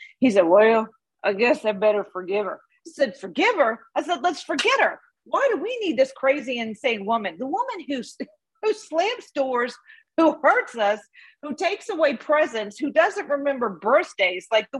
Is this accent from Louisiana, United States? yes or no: yes; New Orleans, Louisiana, United States; I, growing up in New Orleans, I was baptized Catholic.